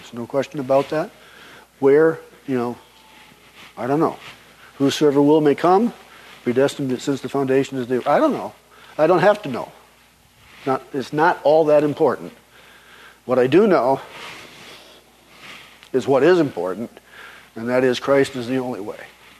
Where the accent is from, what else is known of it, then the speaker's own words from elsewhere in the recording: Saginaw, Michigan, United States; when I was a kid growing up, the church I grew up in Saginaw, Michigan, was founded by missionaries.